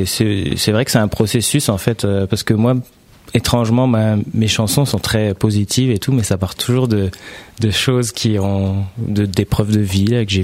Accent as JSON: {"language": "French", "town": "Metz", "region": "Grand Est", "country": "France", "said": "mes parents maintenant habitent au Luxembourg, mais moi je suis du Grand Est, donc voilà, à Moselle, Metz."}